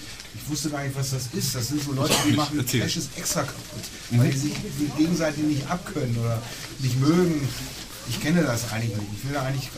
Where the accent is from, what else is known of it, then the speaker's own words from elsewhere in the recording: Salzgitter, Lower Saxony, Germany; Und ich komme aus Salzgitter